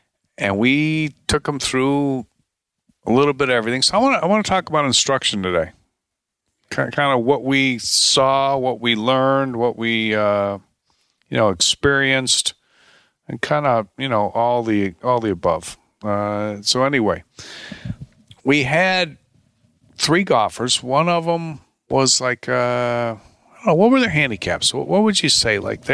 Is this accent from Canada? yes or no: no; Chicago, Illinois, United States; Rick and I grew up together in the Chicago area, and we went to college together at the University of Tulsa.